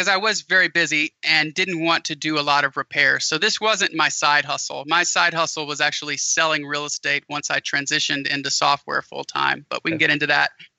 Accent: Louisiana, United States; It's what we call in Louisiana land yap. I'm from Louisiana originally.

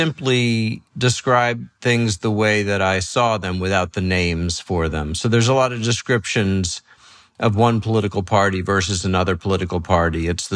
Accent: New York City, New York, United States; also born or lived in Los Angeles / San Francisco; I live in the middle of the country. I grew up in New York City. I've worked in Los Angeles. I've lived in San Francisco.

